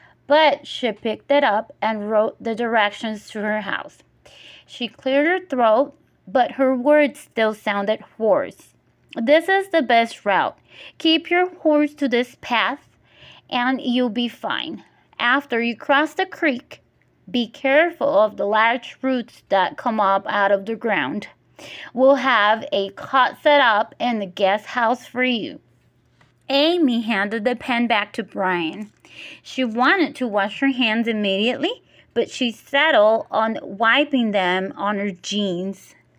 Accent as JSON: {"language": "English", "region": "San Salvador", "country": "El Salvador", "said": "I'm from El Salvador, and that's San Salvador, the capital of El Salvador. So in the city, that's where I live. I'm Salvadorian"}